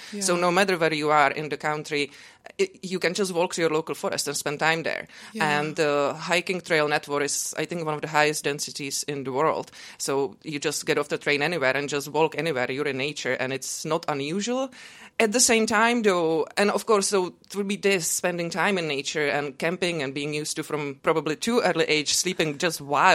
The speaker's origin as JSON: {"language": "English", "country": "Czechia", "tie": "born or raised there", "lives_now": "Ireland", "said": "So where I grew up in Czech Republic, it wouldn't be unusual to spend a lot of time in nature."}